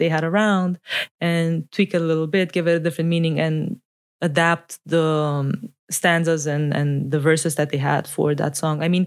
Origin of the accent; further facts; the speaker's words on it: Brasov, Brașov County, Romania; What I do know is that the part of the debate that sprung from Brasov, so my hometown, yeah, the original revolutionary city, as we're gonna see.